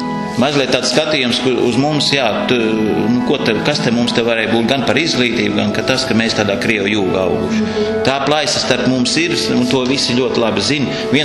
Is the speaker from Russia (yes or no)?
yes; Siberia, Russia; tas ir tur ir Sibīrijas stepēs es uzaudzis un visu bērnību pavadījis